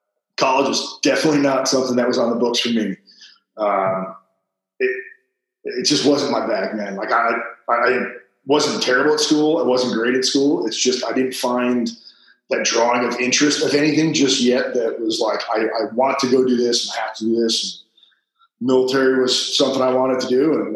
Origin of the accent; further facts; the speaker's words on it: Buffalo, New York, United States; Buffalo, New York.